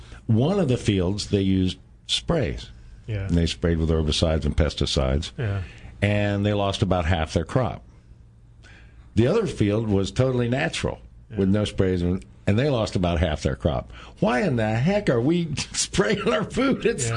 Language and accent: English; Annandale, Virginia, United States; I grew up in Annandale, Virginia, 7 miles west of Washington, D.C.